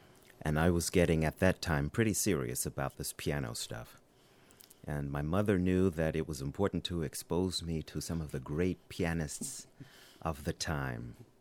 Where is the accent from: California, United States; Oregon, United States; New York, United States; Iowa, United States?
New York, United States; New York City; we're all from the Bronx.